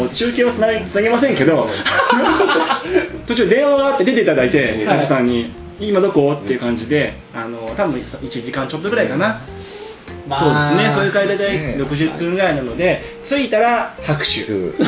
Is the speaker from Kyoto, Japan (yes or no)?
no; Kitanagoya, Aichi, Japan; 僕の地元の北名古屋市に青いバナナを輸入してガスかけて